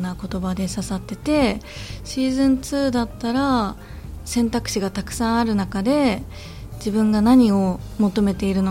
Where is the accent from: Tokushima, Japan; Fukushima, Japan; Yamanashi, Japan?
Fukushima, Japan; Iwaki; 私も生まれ育った町でこうして私の出た作品が上映される